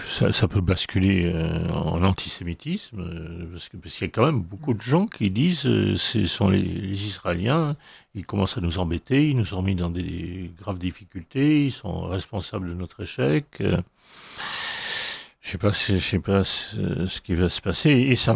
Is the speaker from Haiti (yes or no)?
no; France; Parce que chez nous, en France, pays de la liberté, il y a eu une certaine censure sur ce sujet-là.